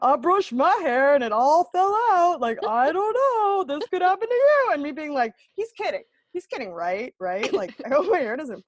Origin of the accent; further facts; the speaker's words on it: United States; No, I'm not Aussie. I'm an American